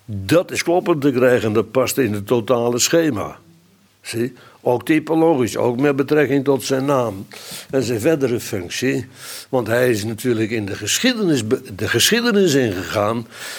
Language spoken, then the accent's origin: Dutch; Netherlands; ja, die is echt uit de Rijnstreek. Waar ik opgegroeid ben dan.